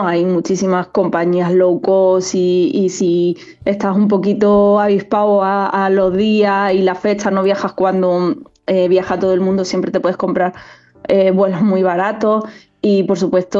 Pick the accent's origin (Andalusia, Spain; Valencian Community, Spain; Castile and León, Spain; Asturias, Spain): Andalusia, Spain; Granada; porque me encanta hablar de mi tierra, presumir de mi tierra, porque siempre digo que Granada puede ser una de las provincias más completas de España